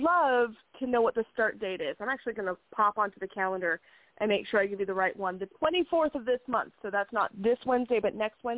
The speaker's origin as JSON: {"language": "English", "town": "Las Vegas", "region": "Nevada", "country": "United States", "said": "You know, I'm from Las Vegas, and it always matters who you know."}